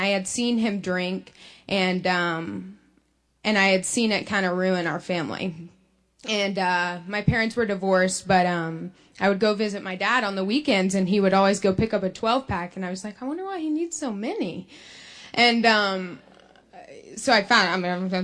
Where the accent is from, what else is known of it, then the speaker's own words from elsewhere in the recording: Texas, United States; I'm from Texas, so we have a lot of barbecues and there's a lot of beer sort of hanging out when I was little.